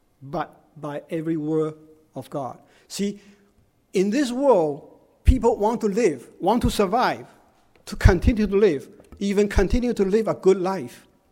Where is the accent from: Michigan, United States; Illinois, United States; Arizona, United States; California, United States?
Arizona, United States; Tucson; I came from Tucson, Arizona.